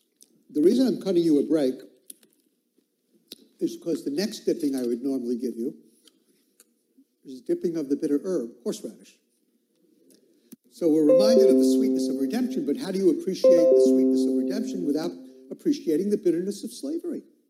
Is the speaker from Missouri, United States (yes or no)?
no; Brooklyn, New York, United States; I hear, I'm from Brooklyn, take it with a grain of salt.